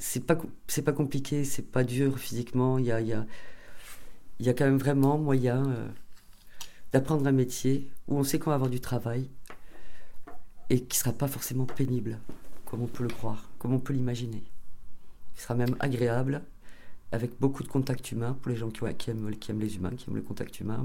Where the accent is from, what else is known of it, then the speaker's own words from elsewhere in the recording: Saint-Antonin-Noble-Val, Occitanie, France; je suis pas née à Saint-Antonin. Je suis arrivée toute petite à Saint-Antonin.